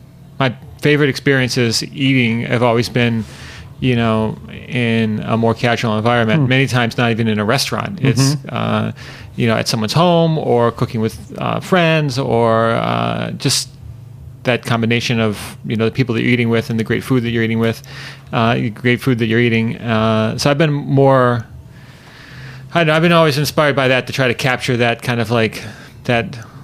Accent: Ohio, United States; It's the foods that I grew up with in Ohio. It's lots of traveling with my family around the country.

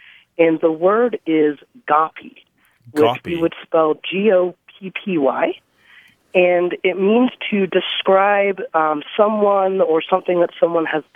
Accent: England, United Kingdom; born there; I was born in England, so I have this weird dialect of Jewish, nice. English, East Coast, Midwest dialect all over.

